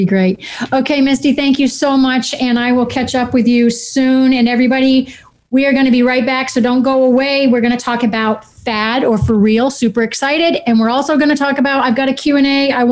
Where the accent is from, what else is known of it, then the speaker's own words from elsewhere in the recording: New England, United States; I'm a Yankee. I'm from New England.